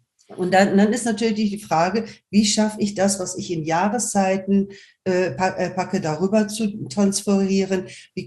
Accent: Germany; Also ich weiß zumindest, ich könnte auf Kap Verden auf Dauer nicht leben. Ich bin Deutsche.

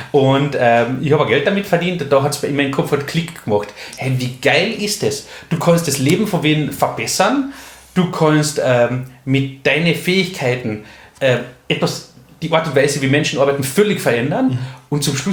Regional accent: Köstenberg, Carinthia, Austria; Ich bin 39 Jahre alt, gebürtiger Kärntner, komme aus Köstenberg, wenn das wer kennt, wunderschöne Gegend, die Kärnten.

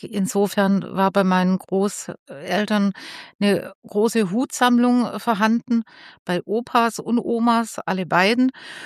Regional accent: Herrenberg, Baden-Württemberg, Germany; born there; Ich komme gebürtig aus Herrenberg.

